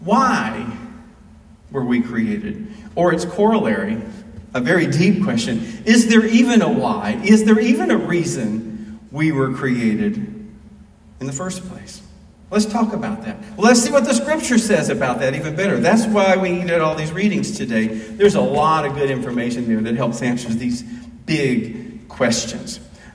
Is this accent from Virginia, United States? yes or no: no; Alabama, United States; So, when I grew up in Alabama, I remember hearing megaphone preachers.